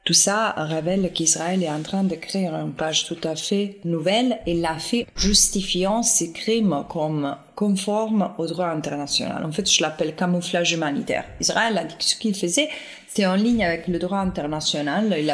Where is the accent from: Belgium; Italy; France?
Italy; Southern Italy; French is a second language; Moi, je viens d'une terre, moi, je viens de sud de l'Italie, une terre qui est quand même brisée par la présence d'une crime historique